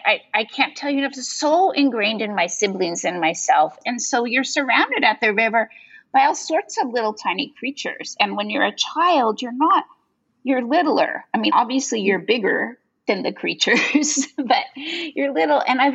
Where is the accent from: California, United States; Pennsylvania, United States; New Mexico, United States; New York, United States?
California, United States; Yosemite; when I was a child growing up in Yosemite